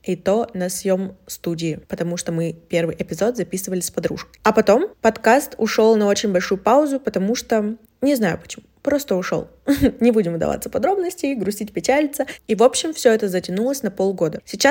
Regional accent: Yekaterinburg, Sverdlovsk Oblast, Russia; мне 21, и я из Екатеринбурга.

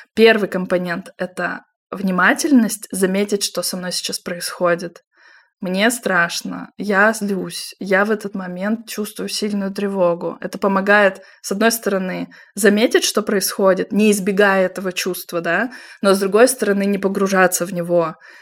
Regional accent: Russia; я приехала из России

